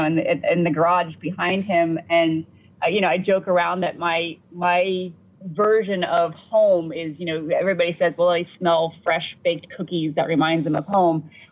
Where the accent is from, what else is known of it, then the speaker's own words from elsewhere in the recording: St. Augustine, Florida, United States; We had a plane growing up in St. Augustine, Florida, and lots of cars.